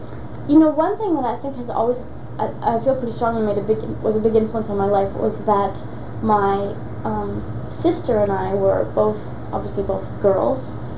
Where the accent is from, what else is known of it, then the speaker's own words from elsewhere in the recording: Philadelphia, Pennsylvania, United States; also born or lived in Honolulu; I was born in 1966 in Honolulu. Actually, my dad was in the Navy, and he was stationed at Pearl Harbor, so I was born there. But within a couple of months, we moved to Philadelphia, where my father was a graduate student at Penn.